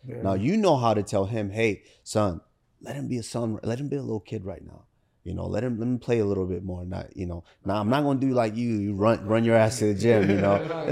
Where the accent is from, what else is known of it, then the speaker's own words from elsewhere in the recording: Nigeria; I am the …